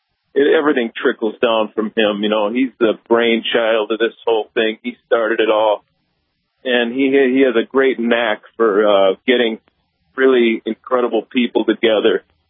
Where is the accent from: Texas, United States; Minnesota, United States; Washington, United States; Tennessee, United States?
Minnesota, United States; Minneapolis; also born or lived in Bismarck, North Dakota; I was born in Bismarck, North Dakota, so I've spent a ton of time in North Dakota. Grew up primarily in Minneapolis, but we would always spend every single Christmas in New Salem, North Dakota.